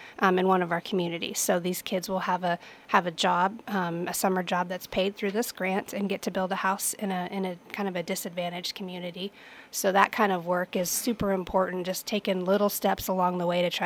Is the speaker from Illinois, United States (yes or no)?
no; Kansas, United States; I grew up in Kansas. I've always lived here. I studied abroad a little bit in college, but definitely a big Kansas native.